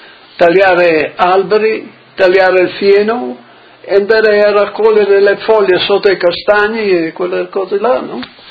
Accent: Poffabbro, Friuli-Venezia Giulia, Italy; L'infanzia a Poffabbro, come tutti, nel paese non c'è lavori, niente, solo nei campi, fuori nei campi lì. E la prima, seconda, terza e quarta andavo a scuola lì al paese.

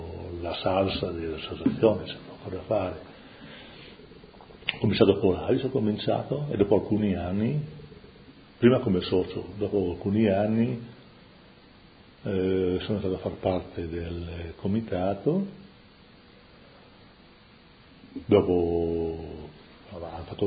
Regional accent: Friuli-Venezia Giulia, Italy; Ho detto, sì, io sono friulano

